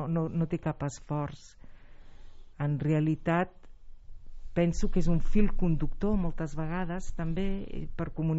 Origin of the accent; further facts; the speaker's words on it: Sant Celoni, Catalonia, Spain; now in Granollers, Spain; El meu poble.